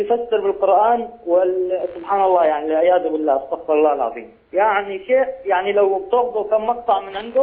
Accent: Daraa, Daraa Governorate, Syria; وراح أحكي معك حراني، أنا من درعا

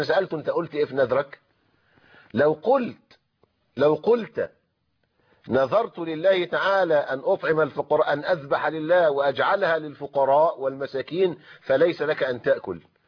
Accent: Egypt; أثاث البيت والمنزل اللي دخلوا به وتزوجوا به ده ملك للزوجة بناء على العرف السائد عندنا في مصر

